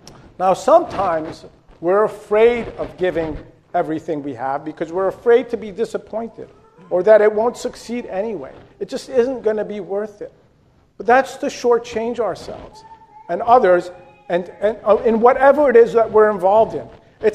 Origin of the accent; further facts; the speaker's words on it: Ramsey, New Jersey, United States; A number of years ago, I came across this recruiting poster in my hometown of Ramsey, New Jersey.